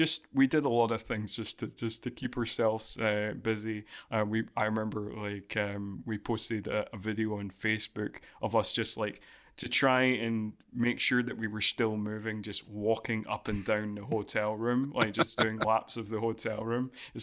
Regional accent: Scotland, United Kingdom; accent: Scottish; now in New Zealand; I've only been here a couple months, so moved from Scotland. As listeners might pick up from my accent, I'm not very sure. That's definitely not a New Zealand accent.

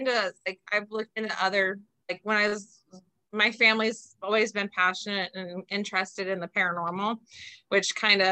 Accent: Ohio, United States; now in Reynoldsburg, United States; I am from Reynoldsburg, Ohio right now. Originally, I am from a small town called Belfis. That's where still most of my family lives and my father's buried.

